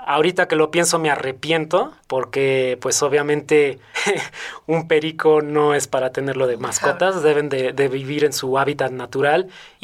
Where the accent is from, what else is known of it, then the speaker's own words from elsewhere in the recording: Querétaro, Mexico; crecí aquí en Querétaro, en un fraccionamiento que en ese entonces era campestre. No había nada alrededor más que puro campo y naturaleza.